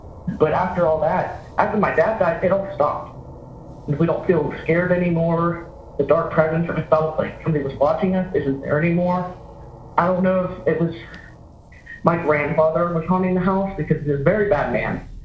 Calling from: Pennsylvania, United States; I'm calling from Western Pennsylvania.

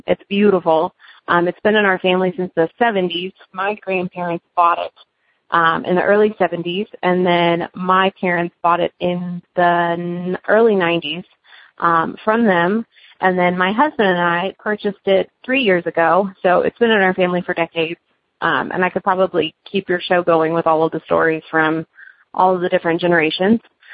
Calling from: Cincinnati, Ohio, United States

